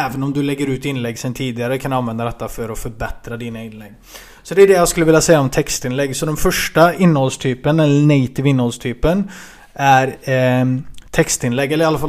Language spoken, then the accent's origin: Swedish; Falköping, Västra Götaland County, Sweden; now in Oslo, Norway; jag är ju stationerad vanligtvis i Oslo, men jag kommer ju från Falköping, Västra Götaland ifrån början. För dig som tror att jag är norsk, jag är faktiskt svensk ifrån början, men jag har bott i Norge så länge så det har mixat in sig med min svenska.